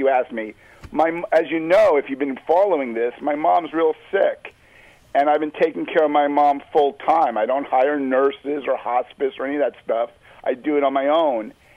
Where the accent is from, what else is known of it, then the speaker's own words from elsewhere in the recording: Westhampton Beach, New York, United States; because I grew up in the Hamptons, and I grew up in West Hampton Beach